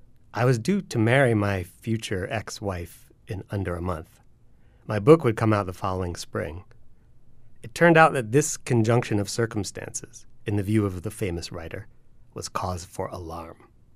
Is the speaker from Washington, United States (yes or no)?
no; Columbia, Maryland, United States; when I grew up in Columbia, Maryland, there was this family.